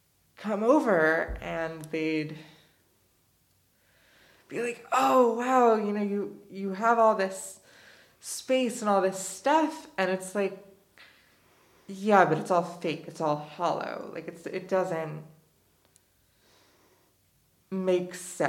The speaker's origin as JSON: {"language": "English", "town": "Pikesville", "region": "Maryland", "country": "United States", "tie": "born or raised there", "said": "I was born in Baltimore City. I grew up in Baltimore County. I was born at Sinai Hospital, sort of right on the city line. I grew up in Pikesville, which is a very Jewish area."}